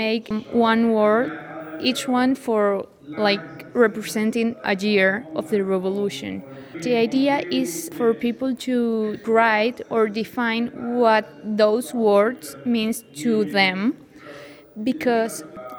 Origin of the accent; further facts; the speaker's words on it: Valencia, Carabobo, Venezuela; I'm from Venezuela, from Valencia, Venezuela